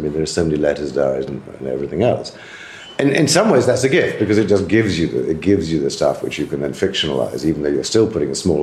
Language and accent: English; England, United Kingdom; I'm English